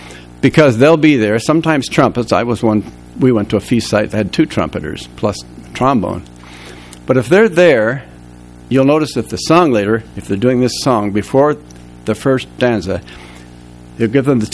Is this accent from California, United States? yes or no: yes; Santa Monica, California, United States; also born or lived in Montana; When I grew up in Santa Monica, I was blessed to have God-fearing parents who practiced what they preached.